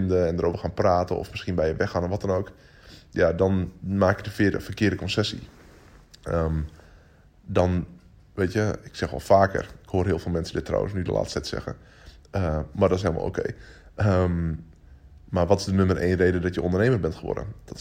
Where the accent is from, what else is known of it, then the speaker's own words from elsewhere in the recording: Drachten, Friesland, Netherlands; Ik ben opgegroeid in Drachten, in een dorp in Friesland.